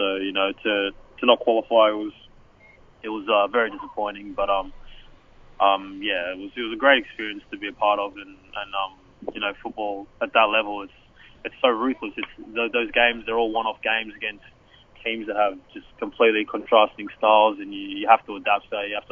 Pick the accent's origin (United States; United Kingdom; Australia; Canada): Australia; Tuggeranong, Australian Capital Territory; And he's actually from the same area I'm from, which is Tuggeranong.